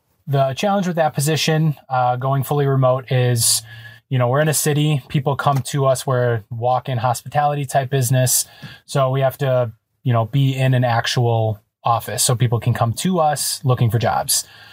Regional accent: Wisconsin, United States; because we're from Wisconsin, we had winter tires on our van.

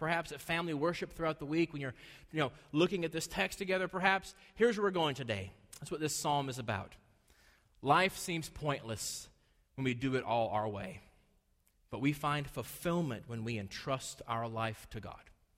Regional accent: the South, United States; Especially here in the South, and I'm a Southerner, so I get to say this

